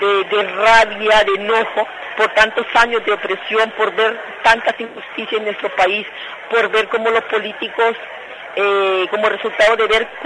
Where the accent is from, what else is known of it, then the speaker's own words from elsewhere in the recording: Honduras; El de los grandes desafíos que tenemos como pueblo hondureño.